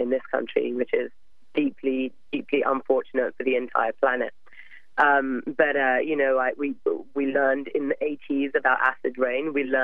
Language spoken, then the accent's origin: English; England, United Kingdom; I've always been active in the climate movement since I was very young, growing up in England.